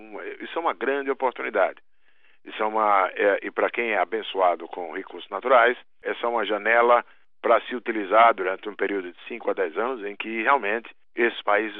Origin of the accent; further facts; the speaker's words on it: Sergipe, Brazil; como se diz na minha terra, em Sergipe